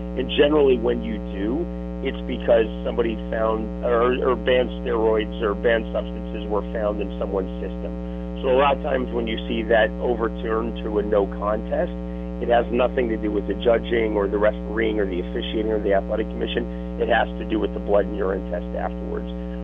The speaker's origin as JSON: {"language": "English", "town": "Harbin", "region": "Heilongjiang", "country": "China", "said": "I'm from Harbin, China, and commentating MMA to Wichita, Kansas, and doing boxing on CBS Sports Network."}